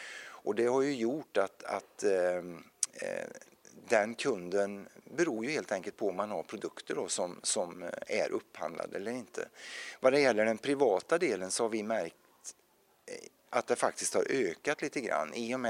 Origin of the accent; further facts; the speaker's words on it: Tibro, Västra Götaland County, Sweden; now in Gothenburg, Sweden; Alltså jag är ju uppväxt i Tibro